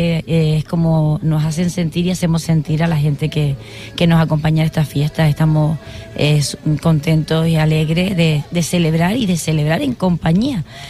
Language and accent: Spanish; Gran Tarajal, Canary Islands, Spain; porque soy de Gran Tarajal, pero soy también del municipio de Twinés.